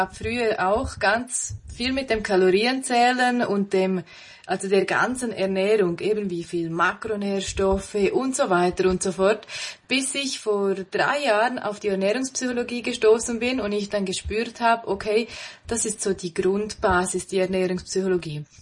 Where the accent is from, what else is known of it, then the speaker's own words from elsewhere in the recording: Switzerland; wie du schon erwähnt hast. Ich komme aus der Schweiz, wahrscheinlich hört man das. Ich wohne im schönen Graubünden, mitten in den Bergen